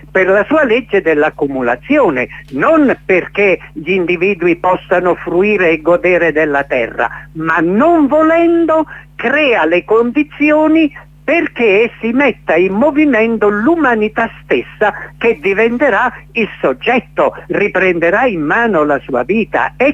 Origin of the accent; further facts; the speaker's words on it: Southern Italy, Italy; Io mi ricordo dal mio paese del profondo sud, quando negli anni 50 si emigrava, portavi il mestiere fuori.